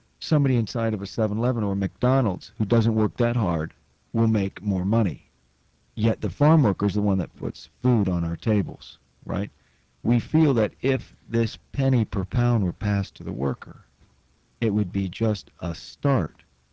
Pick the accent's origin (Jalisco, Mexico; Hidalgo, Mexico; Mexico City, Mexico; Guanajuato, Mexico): Hidalgo, Mexico; moved away as an adult; now in United States; Yeah, I'm from Mexico, from Hidalgo, Mexico. My family is in Hidalgo right now. I've been here about 2 years